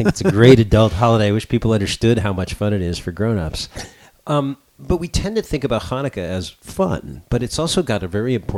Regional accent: California, United States; as a Californian who lived in wine country for a long time

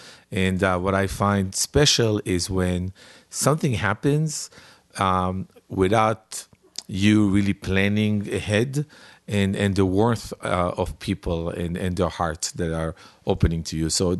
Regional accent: United States; I'm from the States.

